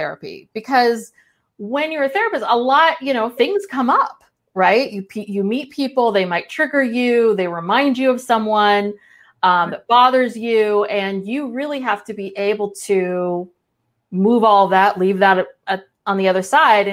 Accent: Berkeley, California, United States; I mean, I'm from Berkeley, California, so I do a lot of woo-woo stuff.

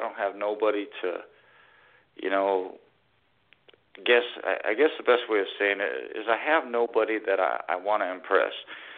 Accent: United States; first and foremost, I'm American Indian, bro.

